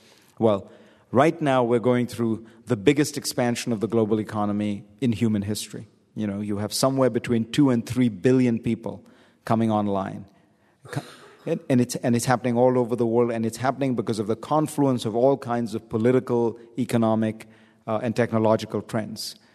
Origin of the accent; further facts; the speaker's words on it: India; when I was growing up in India